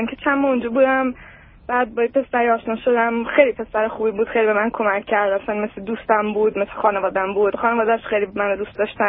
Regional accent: Iran; moved away as an adult; now in United States; من الان حدود 7-8 ماهه که اومدم امریکا، 22 سالم هست. قبلش ایران زندگی میکردم، اصلا اونجا به دنیا اومدم، از بچگیم اونجا زندگی کردم تا وقتی که 19 سالم بود. بعد به خاطر اینکه خب من اینجا سیتیزن هستم

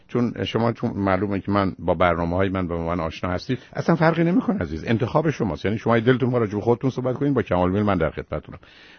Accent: Iran; moved away

